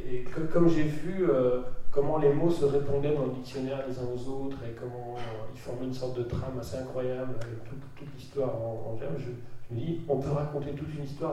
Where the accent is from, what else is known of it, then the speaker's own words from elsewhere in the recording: Pays de la Loire, France; je suis de Vendée et que c'est un département très catholique